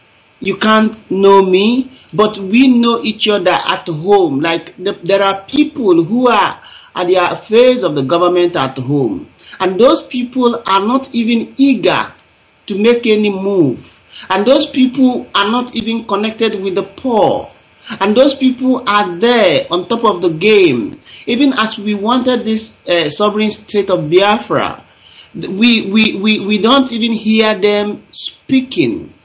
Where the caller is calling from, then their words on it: Ukraine; So I'm calling you from Ukraine, Makif.